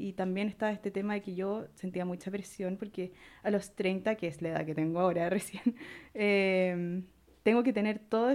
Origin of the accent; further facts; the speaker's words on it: Chile; soy artista de Chile